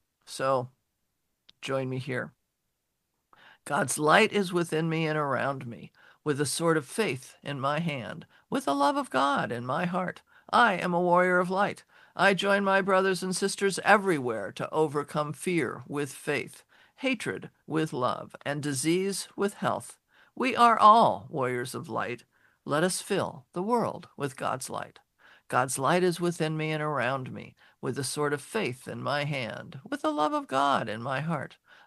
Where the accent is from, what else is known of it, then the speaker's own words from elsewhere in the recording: Chicago, Illinois, United States; born there; If you're from the city of my birth, I was born in Chicago.